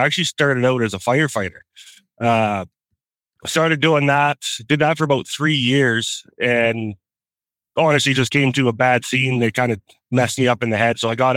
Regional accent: Canada; Oh, because I'm Canadian.

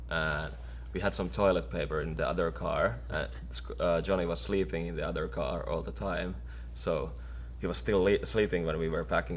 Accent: Finland; English is a second language; I'm from Finland

